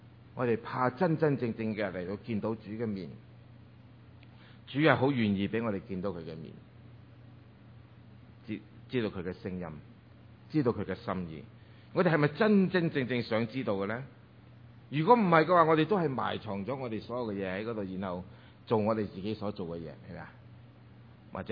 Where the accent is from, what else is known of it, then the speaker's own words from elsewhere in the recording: Taishan, Guangdong, China; 我系 MIT 系 Made in 泰山，我系台山人。